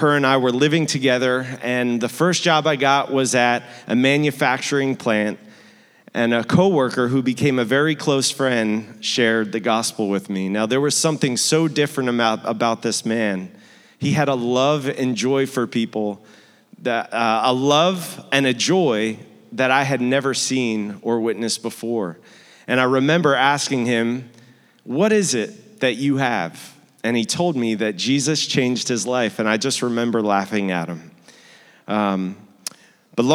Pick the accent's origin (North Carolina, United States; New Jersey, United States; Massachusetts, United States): New Jersey, United States; Cape May; I grew up here in Cape May. From ages 0 to 18